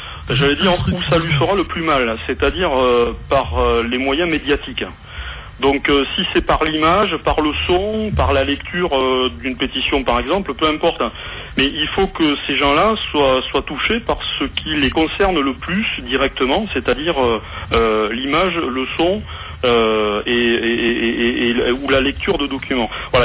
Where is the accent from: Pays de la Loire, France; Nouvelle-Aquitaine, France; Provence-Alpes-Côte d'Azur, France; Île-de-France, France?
Nouvelle-Aquitaine, France; Bordeaux; born there; je suis pas une pièce rapportée, je suis né à Bordeaux.